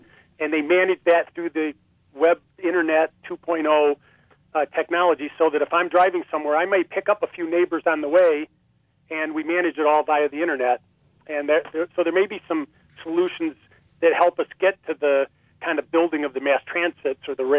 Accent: Detroit, Michigan, United States; I mean, and we're from Detroit. Can you imagine?

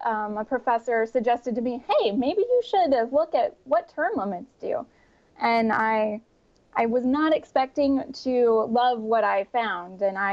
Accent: Missouri, United States; And that is in states like my home state of Missouri.

